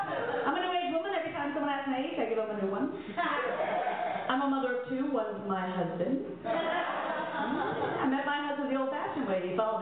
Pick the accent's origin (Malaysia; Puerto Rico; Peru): Puerto Rico; Mayagüez; Now, I'm also from Mayagüez, Puerto Rico